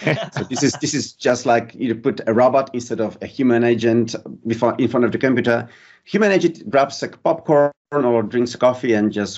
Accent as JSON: {"language": "English", "town": "Warsaw", "region": "Masovian Voivodeship", "country": "Poland", "second_language": "English", "said": "Well, I'm from Warsaw, Poland."}